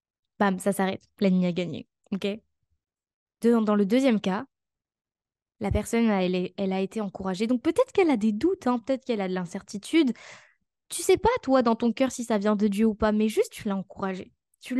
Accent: France; Et puis même en tant que Français, souvent, on n'est pas trop dans l'encouragement

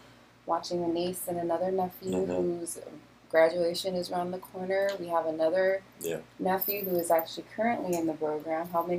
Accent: Long Beach, California, United States; now in Washington, United States; So I'm from Long Beach, California.

